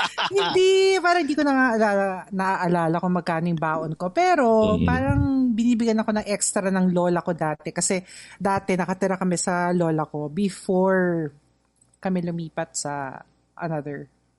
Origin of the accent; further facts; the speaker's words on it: Makati, Metro Manila, Philippines; I grew up sa Makati na.